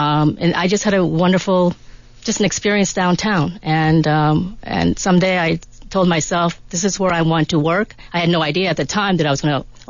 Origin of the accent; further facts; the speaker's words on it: New York, United States; now in Tucson, United States; Oh, I'm from back east